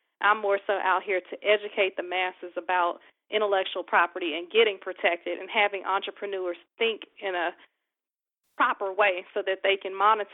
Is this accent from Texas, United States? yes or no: yes; Houston, Texas, United States; now in Maryland, United States; I'm actually originally from Houston, Texas.